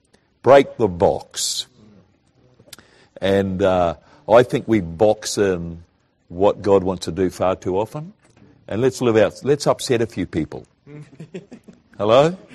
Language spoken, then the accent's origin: English; New Zealand; I'm a Kiwi, so I can say this, okay?